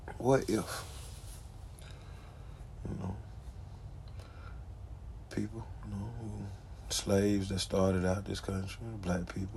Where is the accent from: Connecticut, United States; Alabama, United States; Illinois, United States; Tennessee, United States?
Alabama, United States; But, you know, if it's like the United States, I'm from Alabama, you dig?